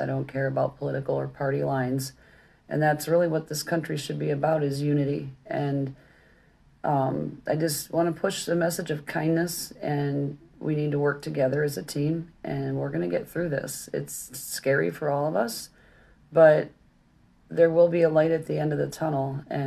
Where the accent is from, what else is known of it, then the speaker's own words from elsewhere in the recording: Michigan, United States; I'm from Michigan originally, and we have some major protests going on there